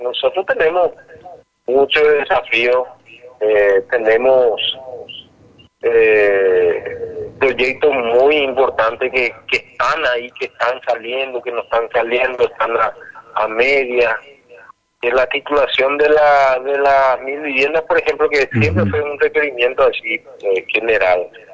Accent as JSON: {"language": "Spanish", "country": "Paraguay", "said": "nos posiciona bien como paraguayos"}